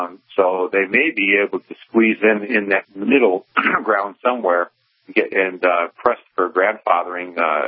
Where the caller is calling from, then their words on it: Evansville, Indiana, United States; Evansville, Indiana.